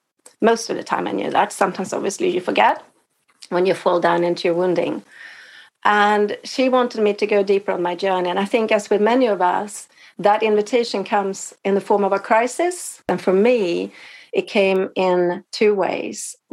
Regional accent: Stockholm, Stockholm County, Sweden; go back home to Stockholm. I was living in London at the time. And then, so the next day I was in my hometown

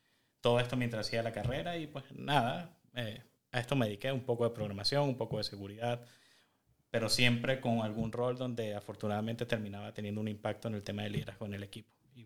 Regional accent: La Guaira, Venezuela; Un lugar que no lo vas a encontrar en el mapa. Se llama La Guaira.

